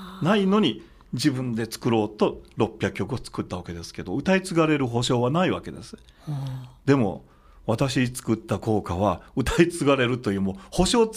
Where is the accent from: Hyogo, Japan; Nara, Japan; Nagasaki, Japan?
Hyogo, Japan; Tamba-Sasayama; まあ私はあの丹波篠山市出身 なので